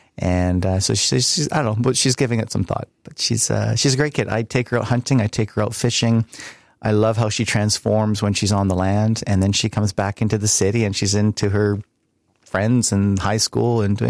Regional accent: Thunder Bay, Ontario, Canada; I grew up in Thunder Bay.

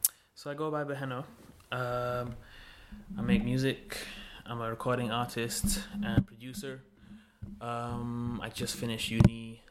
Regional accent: Singapore; moved away; also born or lived in India; I was born in Singapore and raised in North India and Singapore, and then I moved here in 2017. But you know, I'm British. My parents are British. My passport is British.

